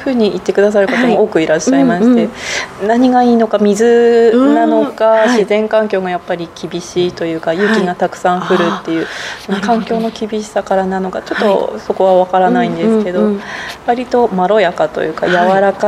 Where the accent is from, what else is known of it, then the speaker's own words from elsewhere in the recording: Toyama, Japan; 私はずっと生まれも育ちも富山の山間部で、